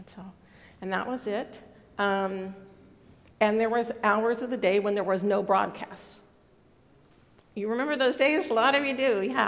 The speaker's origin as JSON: {"language": "English", "region": "California", "country": "United States", "tie": "born or raised there", "said": "I've told you before, I grew up in Northern California a few decades ago"}